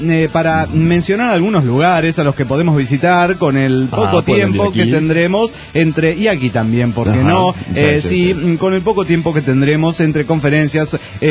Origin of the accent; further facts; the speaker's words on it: Oruro, Bolivia; de Oruro, Bolivia.